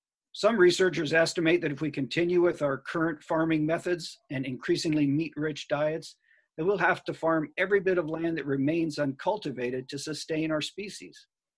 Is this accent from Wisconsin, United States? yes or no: no; Kansas, United States; And I came to know meadowlarks as a young boy growing up in Kansas.